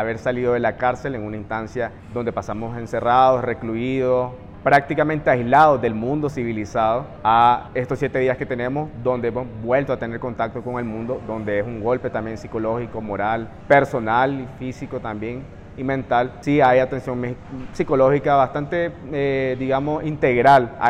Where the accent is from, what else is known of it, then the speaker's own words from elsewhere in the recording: Nicaragua; en lo personal pienso que no la perdemos porque nosotros seguimos siendo nicaragüenses.